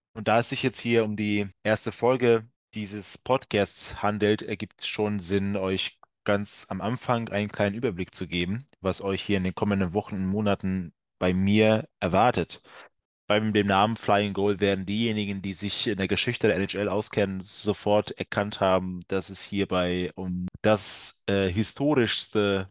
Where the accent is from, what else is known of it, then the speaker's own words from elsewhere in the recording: Dunaújváros, Fejér, Hungary; German is a second language; in meiner Heimatstadt in Ungarn, ich komme ja gebürtig aus Ungarn, das sei auch nochmal gesagt, in meiner Heimatstadt war ja die beste ungarische Mannschaft zu der Zeit, Ende der 90er, Anfang der 2000er, Dunafer aus Dunaújváros